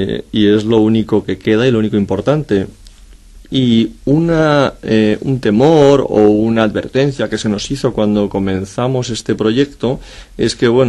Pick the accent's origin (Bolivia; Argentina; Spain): Spain; cosa que a mí, como español, me parece una aberración